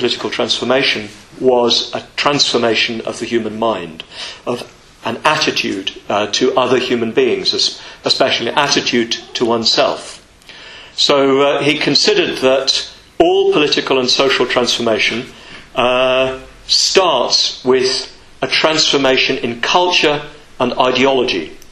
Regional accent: England, United Kingdom; I always say in India, you know, here I am, I'm an Englishman, I've never suffered from disadvantage

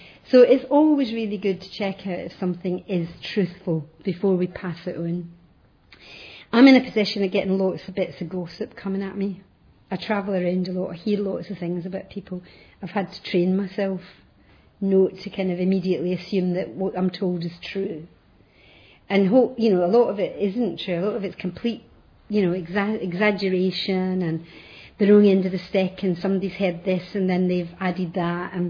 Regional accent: Glasgow, Scotland, United Kingdom; as a Glaswegian, we love the one-liner.

